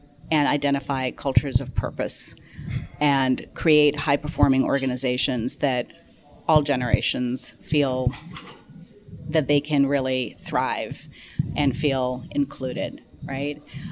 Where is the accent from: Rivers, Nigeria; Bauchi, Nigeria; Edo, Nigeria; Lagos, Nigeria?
Lagos, Nigeria; also born or lived in Mumbai, India / England; So I was born in Bombay, India, and moved to Nigeria in Lagos when I was very young. I was about a year and a half, 2 years old. I spent elementary years there, went to boarding school in England